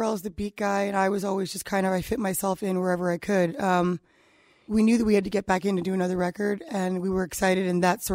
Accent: New York, United States; or that because I was from New York, or that I was black, or that I was a girl

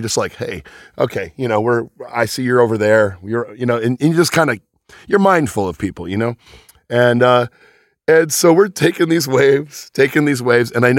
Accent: Venice, California, United States; And like, I'm a Venice boy. I grew up in California where water is scarce.

